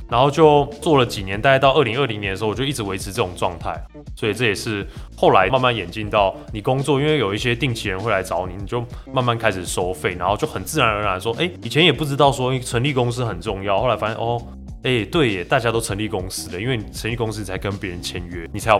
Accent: Taichung, Taiwan; 因为我是台中人

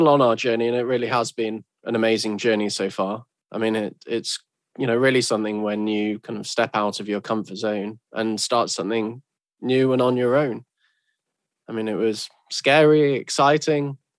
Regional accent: Manchester, North West England, United Kingdom; And growing up in Manchester, around all the mills in the heritage, was an immense influence on me.

